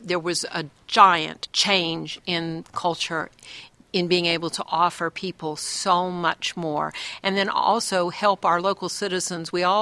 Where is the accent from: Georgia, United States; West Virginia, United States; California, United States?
West Virginia, United States; Charleston; when I was little, growing up in Charleston, West Virginia, there was a sweet old downtown library.